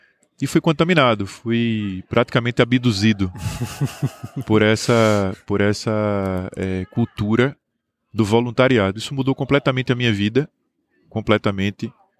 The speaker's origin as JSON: {"language": "Portuguese", "town": "Recife", "region": "Pernambuco", "country": "Brazil", "tie": "born there", "said": "Nós nascemos no Recife, capital do estado de Pernambuco, nordeste do Brasil."}